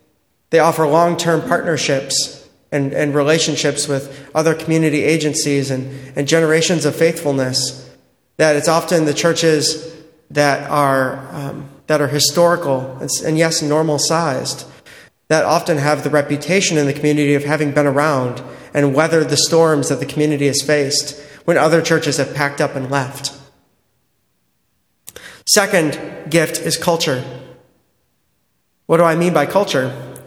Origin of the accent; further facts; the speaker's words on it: Holland, Michigan, United States; also born or lived in Grand Rapids; I come from Grand Rapids, Michigan. I was born and raised in Holland, Michigan. We affectionately refer to Grand Rapids as Jerusalem.